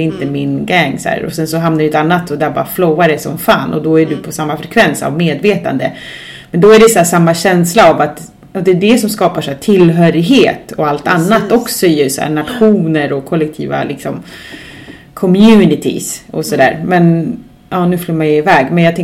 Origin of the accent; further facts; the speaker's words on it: Chile; now in Sweden; ja men så här, ja men jag ser mig själv som chilenare, sen plötsligt ser jag mig själv som svensk chilenare, sen plötsligt ser jag mig som en del av det internationella samfundet.